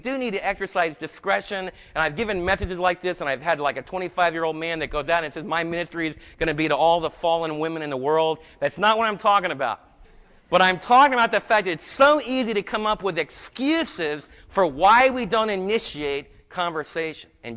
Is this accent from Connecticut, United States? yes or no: no; New Jersey, United States; also born or lived in New York; somebody else was from Texas, and I was from New Jersey and New York.